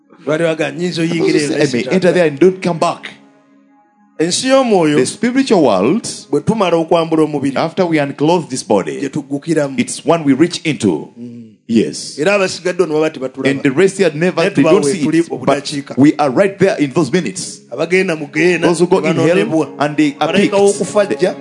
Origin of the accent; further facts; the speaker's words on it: Uganda; For you just know, I come from East Africa